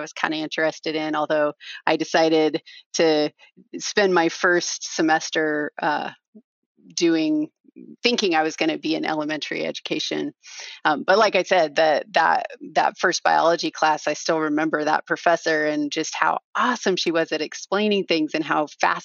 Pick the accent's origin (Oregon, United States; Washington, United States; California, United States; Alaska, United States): Oregon, United States; Oh man, I grew up in Southern Oregon, east of the Cascades. So I was kind of in a rural community.